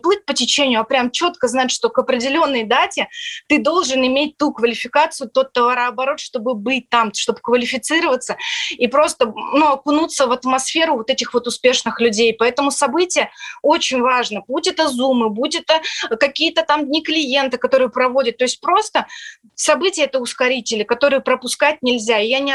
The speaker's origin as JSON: {"language": "Russian", "town": "Polysayevo", "region": "Kemerovo Oblast", "country": "Russia", "said": "когда я приехала сама из Кузбасса, жила в Полысаево и приехала в институт"}